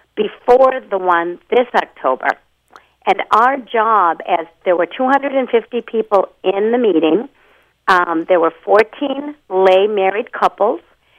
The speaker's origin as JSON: {"language": "English", "region": "Wisconsin", "country": "United States", "tie": "born or raised there", "said": "So, yes, I hail from Wisconsin. I was actually born in northern Wisconsin and have spent most of my life living in Wisconsin."}